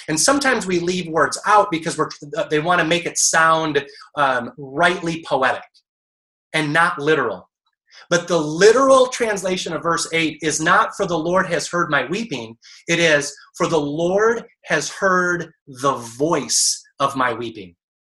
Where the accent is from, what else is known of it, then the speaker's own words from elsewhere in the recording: Detroit, Michigan, United States; Marco and I grew up together in Detroit.